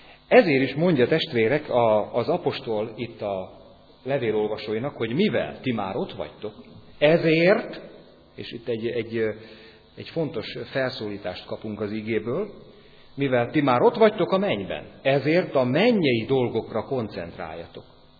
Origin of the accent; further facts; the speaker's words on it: Hungary; eszembe jutott ott az idegen földön, hogy én magyar vagyok